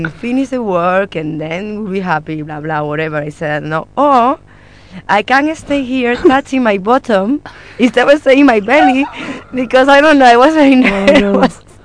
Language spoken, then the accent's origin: English; China; accent: Chinese; English is a second language; I only knew how to say … nice to meet you, like with my Chinese accent.